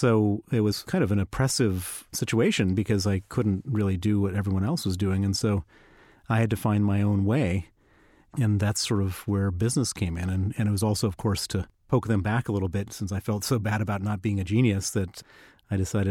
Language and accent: English; Chicago, Illinois, United States; accent: American; also born or lived in Princeton, United States; So you can hear my American accent. I was born in Princeton, New Jersey, raised in Chicago.